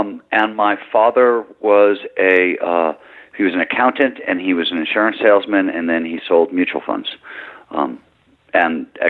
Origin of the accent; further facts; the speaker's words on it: Midwest, United States; I grew up in the Midwest, and what I saw from my father